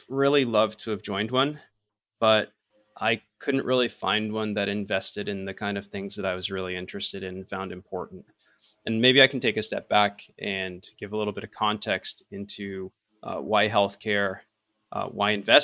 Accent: Ontario, Canada; also born or lived in Romania / South Korea; I was, raised in a small town 2 hours east of Toronto, did my undergrad in Toronto, graduate school in Toronto, MBA, almost Toronto, 2 hours west of Toronto in London, Ontario.

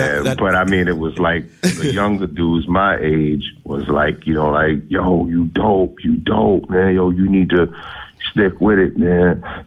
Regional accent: Brooklyn, New York, United States; Well, I'm from Brooklyn.

